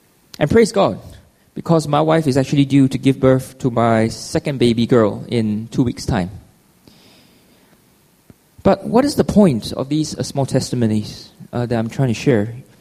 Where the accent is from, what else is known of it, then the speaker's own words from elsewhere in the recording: Singapore; also born or lived in Australia; now in Hong Kong, China; I'm not from Hong Kong. I will probably classify myself as Singaporean Australian. And there was a time in my life around 4 years ago where I was out of a job here in Hong Kong.